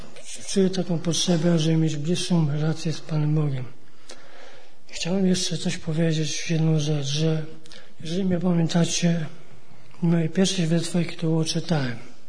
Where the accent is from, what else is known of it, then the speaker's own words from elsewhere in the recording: Marki, Masovian Voivodeship, Poland; mam 29 lat, pochodzę z Warszawy, a dokładnie z podwarszawskich Marek.